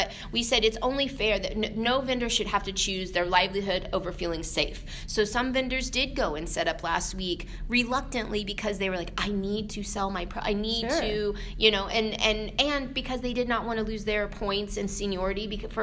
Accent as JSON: {"language": "English", "region": "Indiana", "country": "United States", "tie": "born or raised there", "said": "I grew up here in Indiana, and I grew up in an all-white farming community."}